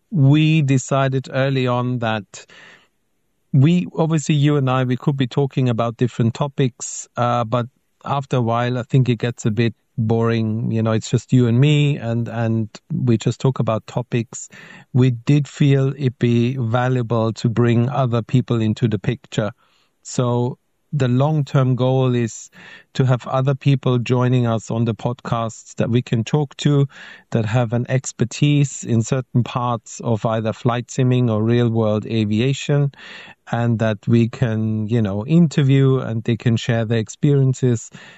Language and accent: English; Austria; English is a second language; moved away as an adult; I'm an old person. So I was born in Austria. I went to school, senior high school, did my military service.